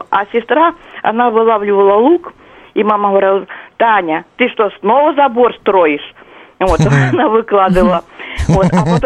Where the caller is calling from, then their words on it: Moscow, Russia; из Москвы.